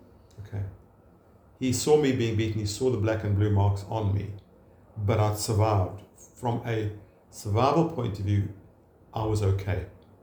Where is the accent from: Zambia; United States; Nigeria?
Zambia; she was in Zambia, I was brought up in Zambia.